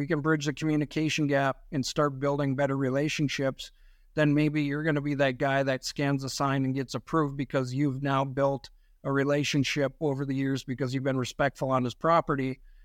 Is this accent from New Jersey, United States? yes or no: no; Devils Lake, North Dakota, United States; We grew up in Devil's Lake, the two of us, and we hunted just like you guys, and friends with farmers, friends with hunters.